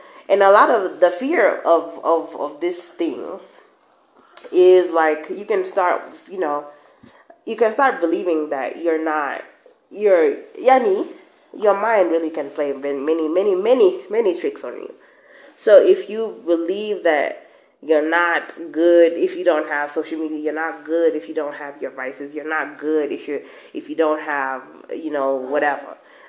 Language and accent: English; Kenya; I am your Kenyan plug, and I talk all things that go through my head.